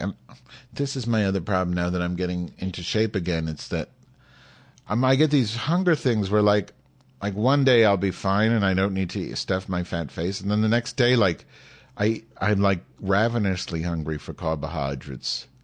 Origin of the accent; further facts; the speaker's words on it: Bronx, New York, United States; born there; My parents used to be living... Well, I was born there in the Bronx.